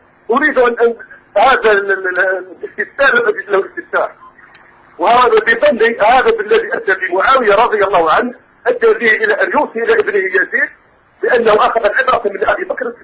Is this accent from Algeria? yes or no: yes; Algeria; واحنا انا جزائري وبعد في التاريخ، وحب التاريخ